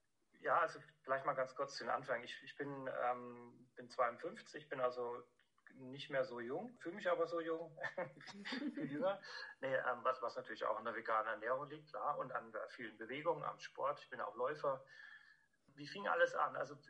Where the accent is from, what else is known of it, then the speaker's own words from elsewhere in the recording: Bavaria, Germany; und ich bin in Oberfranken aufgewachsen, in einer sehr fleischlastigen Gegend auch.